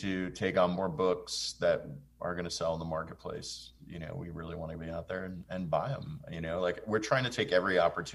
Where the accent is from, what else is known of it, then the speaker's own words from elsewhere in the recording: West New York, New Jersey, United States; I grew up in West New York, New Jersey, right across the river.